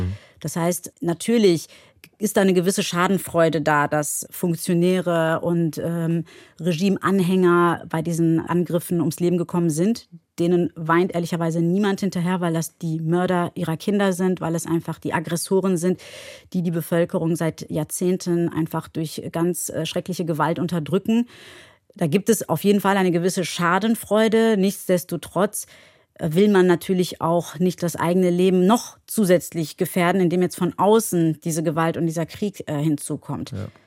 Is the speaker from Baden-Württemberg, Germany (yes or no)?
no; Cologne, North Rhine-Westphalia, Germany; also born or lived in Tehran, Iran; iranischstämmige Schauspielerin aus Köln. Ich bin in Teheran geboren, 81 und 86 mit meiner Mutter nach Deutschland emigriert.